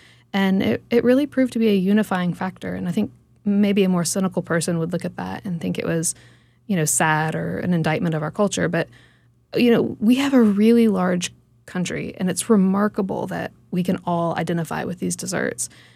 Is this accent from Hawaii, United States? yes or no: no; Kentucky, United States; So for me, growing up in Kentucky, sweet potato pie was a tremendously important dessert that we always had around the holidays